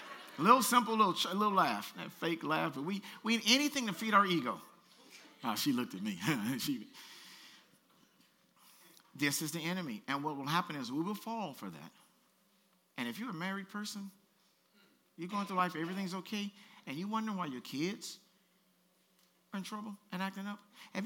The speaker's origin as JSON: {"language": "English", "town": "Compton", "region": "California", "country": "United States", "tie": "born or raised there", "said": "Now, when I was growing up in Compton, there was about 3 or 4 boys that ain't like me"}